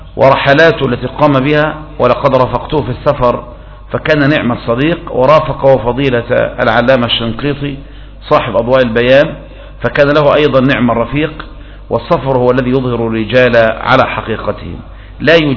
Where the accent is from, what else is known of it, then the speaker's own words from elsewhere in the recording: Egypt; أما هنا في مصر فإنهم يحذرون تحت مصطلح المداخلة، لكن الجامية قليلة التناول والورود عندنا في مصر